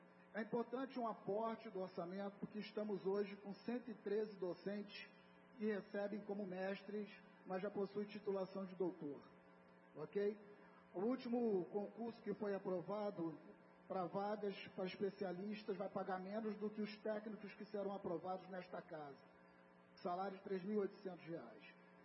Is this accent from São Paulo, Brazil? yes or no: no; Anápolis, Goiás, Brazil; que é de onde eu sou, né, que é aqui no bairro Jundiaí.